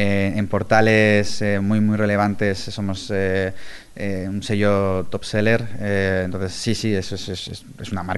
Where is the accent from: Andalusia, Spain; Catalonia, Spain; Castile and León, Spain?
Catalonia, Spain; Badalona; yo soy de Badalona, no estamos ni en Berlín, ni estamos en Londres